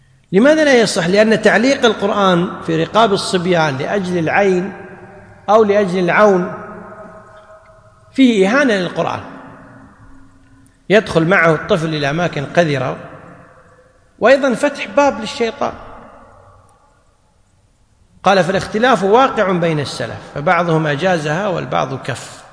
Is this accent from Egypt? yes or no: no; Kuwait; وهي اللي يسمونها عندنا بالكويت الناس بالحجاب